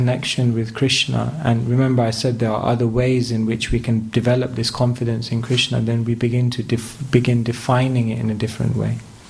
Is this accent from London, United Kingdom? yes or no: yes; London, United Kingdom; I grew up in London in a place called Wembley.